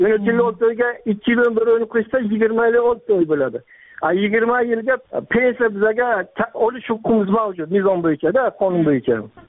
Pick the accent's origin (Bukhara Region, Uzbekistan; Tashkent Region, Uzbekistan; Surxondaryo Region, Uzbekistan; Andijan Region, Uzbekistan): Bukhara Region, Uzbekistan; 1969-yil 26-yanvarda tug'ilganman. Oilalikman. Buxoro viloyati Qo'qon tumanidan. Geofiziklar mahalla fuqarolar yig'ini Sharq ko'chasi 28-uyda.